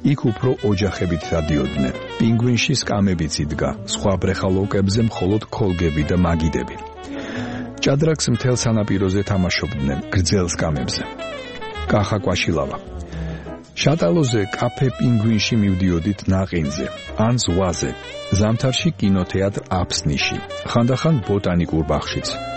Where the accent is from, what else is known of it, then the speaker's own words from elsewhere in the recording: Sukhumi, Abkhazia, Georgia; სოხუმის უბან ტურბაზაში, სადაც მე გავიზარდე, ყველაზე ძველი შენობა ჩემი სკოლა იყო 1930-იანი წლების.